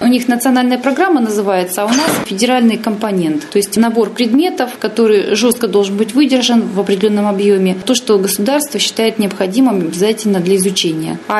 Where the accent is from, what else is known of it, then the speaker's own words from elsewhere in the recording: Siberia, Russia; При том, что мы из Сибири, мы очень сильно мерзли